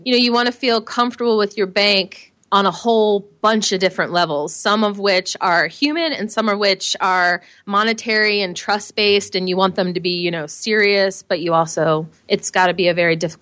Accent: Virginia, United States; Yeah, I grew up on Van Dorn and Franconia, the corner of that, and the townhouse is there.

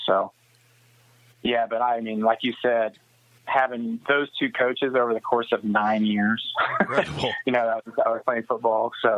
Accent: Smith Center, Kansas, United States; I mean, growing up in Smith Center, like, that was it.

